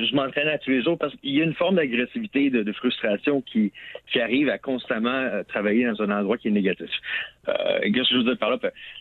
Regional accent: Trois-Rivières, Quebec, Canada; also born or lived in Ontario; Je viens de Trois-Rivières, donc mes portes, quand j'étais petit, n'ont jamais été barrées.

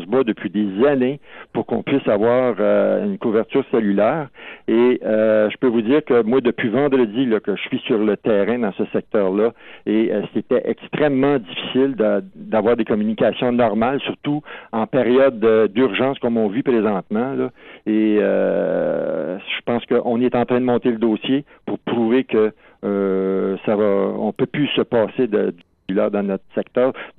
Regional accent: Saint-Rémy-d'Amherst, Quebec, Canada; moi, j'ai 62 ans. Je suis natif de Saint-Rémy-d'Amherst, là où est-ce que la rivière Masquinongé passe.

